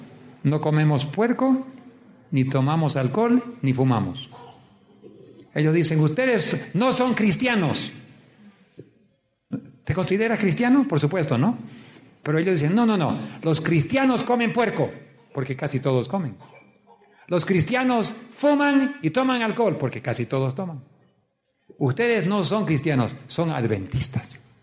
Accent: Bolivia; Mi señora y yo somos bolivianos, criados en Bolivia, pero no nacidos. Nos tuvimos que naturalizar.

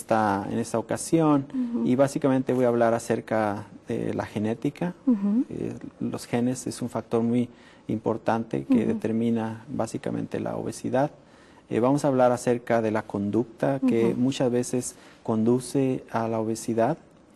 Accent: Durango, Mexico; born there; yo no soy de ciudad. Yo nací en una pequeña villa allá en México, en el estado de Durango.

